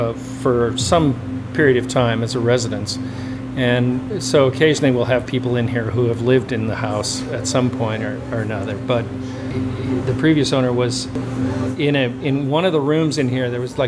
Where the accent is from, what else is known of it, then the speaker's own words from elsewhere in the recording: California, United States; born there; California was where I was born and spent most of my productive years.